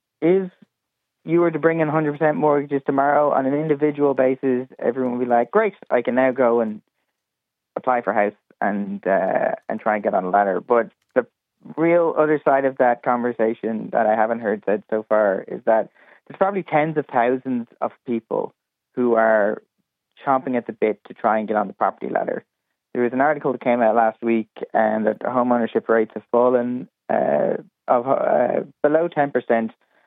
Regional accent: Dublin, Leinster, Ireland; I'm from South County Dublin.

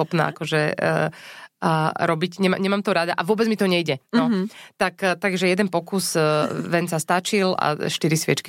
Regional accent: Prešov, Prešov Region, Slovakia; A my sme obaja Prešovčania s môjim mužom.

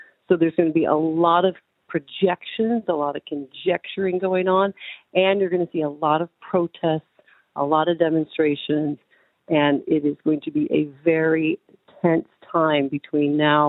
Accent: Indiana, United States; I did vote in my home state of Indiana a few weeks ago by mail-in ballot. But, of course, Indiana is very red, not one of those swing states

